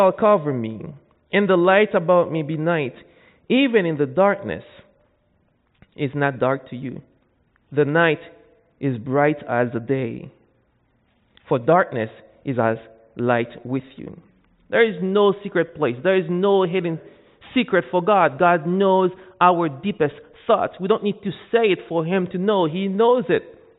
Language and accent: English; Haiti; So, growing up in Haiti, I got involved in doing voodoo, witchcraft, with my family at a young age.